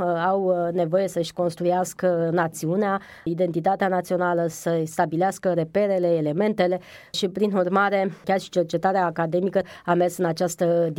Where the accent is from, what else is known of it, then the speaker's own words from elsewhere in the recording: Romania; pe noi, cei care venim din România, ne pune oarecum într-o situație puțin bizară